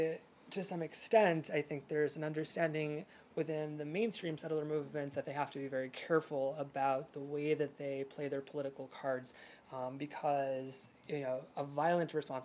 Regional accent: United States; now in Israel; I'd say during the time that I've been in Israel, the day that I, as an American, felt the least Israeli was on Memorial Day

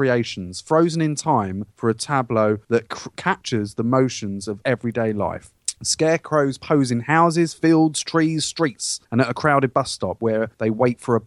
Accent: Dagenham, London, United Kingdom; That's right, my hometown, baby.

